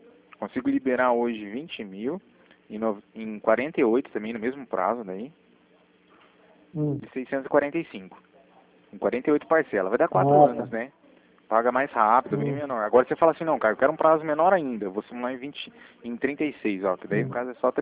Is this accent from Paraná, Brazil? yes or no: yes; Cornélio Procópio, Paraná, Brazil; Cornélio, não, eu sou de Cornélio.